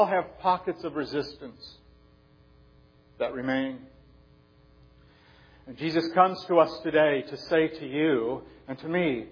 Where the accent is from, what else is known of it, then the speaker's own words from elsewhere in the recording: Chicago, Illinois, United States; It reminds me of growing up in Chicago. As far as I know, it snowed every single year when I was in Chicago.